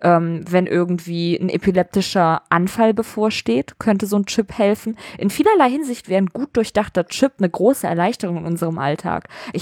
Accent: Vellmar, Hesse, Germany; in Vellmar stattgefunden hat, wo ich herkomme, aus der Nähe von Kassel.

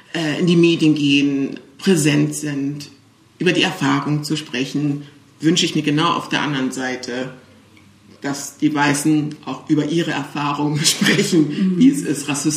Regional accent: Cologne, North Rhine-Westphalia, Germany; ich bin in Köln-Weiden geboren, aufgewachsen. Und damals in den 80ern waren wir die einzige schwarze Familie

